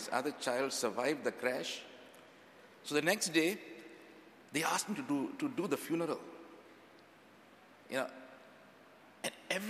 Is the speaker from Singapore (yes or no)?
yes; Singapore; now in Bolivia; So I'm very Singaporean.